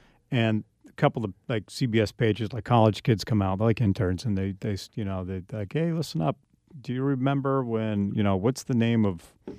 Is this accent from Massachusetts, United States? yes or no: yes; Boston, Massachusetts, United States; How many times I grew up going around Boston?